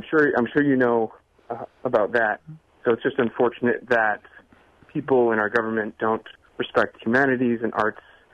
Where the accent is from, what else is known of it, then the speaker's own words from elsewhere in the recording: Wisconsin, United States; So I grew up in Door County, and I was surrounded by a lot of different theaters up here.